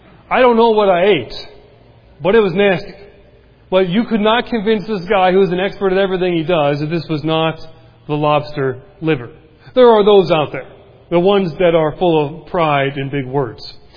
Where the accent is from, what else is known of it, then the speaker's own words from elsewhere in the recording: British Columbia, Canada; also born or lived in Nova Scotia; Now, I am from Canada, but I'm from the other side of Canada. If you know where Spokane, Washington is, I grew up 3 hours north of Spokane. Dad was a cowboy. I'm a good old country boy myself.